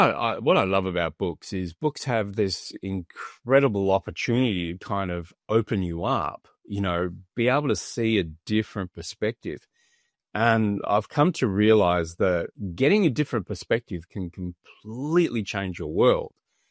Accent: Melbourne, Victoria, Australia; born there; my parents were German and I was the very first child that was actually born in another country. I was born in Australia in Melbourne.

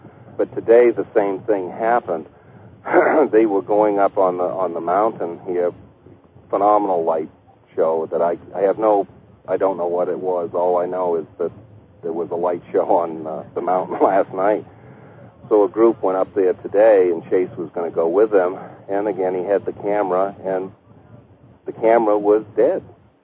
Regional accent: New England, United States; I'm not from England. I'm originally from New England

